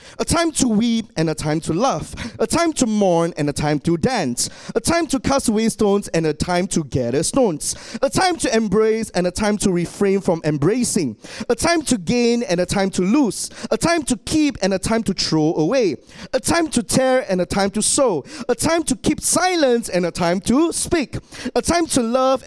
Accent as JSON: {"language": "English", "country": "Malaysia", "said": "But I believe as Malaysian, even though all year round it's just summer and summer and summer"}